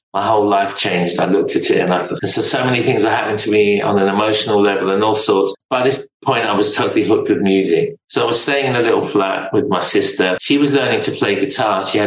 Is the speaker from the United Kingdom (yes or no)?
yes; King's Lynn, East of England, United Kingdom; also born or lived in Scotland; I actually grew up in a place called King's Lynn in Norfolk, although I was born in Scotland.